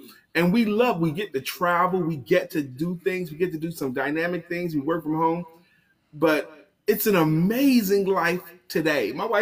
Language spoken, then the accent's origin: English; Brooklyn, New York, United States; Now, my dad, I grew up in Brooklyn, New York, and my dad was one of only two dads in my neighborhood, my block.